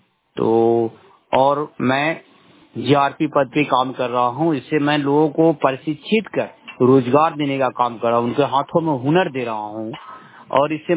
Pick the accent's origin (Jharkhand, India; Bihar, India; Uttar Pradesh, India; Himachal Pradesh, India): Bihar, India; Udaipur; टिकंगरसराय प्रखंड से उदयपुर गांव का रहने वाला हूं।